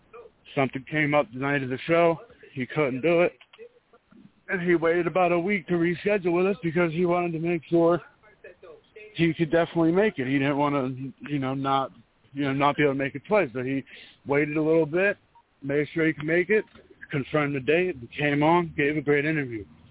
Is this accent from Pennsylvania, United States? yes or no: yes; Pittsburgh, Pennsylvania, United States; you got to understand, I'm from Pittsburgh.